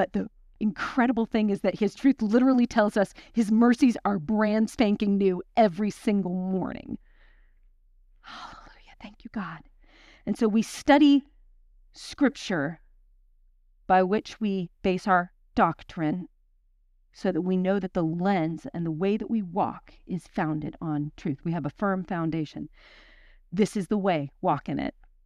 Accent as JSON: {"language": "English", "region": "Kansas", "country": "United States", "said": "Now, I'm from Kansas, where good dirt is not hard to find."}